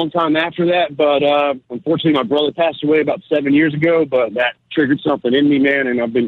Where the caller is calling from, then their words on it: Bayonne, New Jersey, United States; I'm in Jersey, man. I'm on top of the warehouse in Bayonne right now.